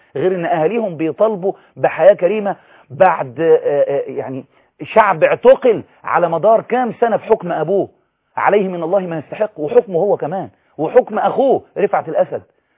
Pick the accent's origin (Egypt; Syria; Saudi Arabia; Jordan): Egypt; نناشد كل إعلامي شريف في الإعلام حتى اللي عندنا في مصر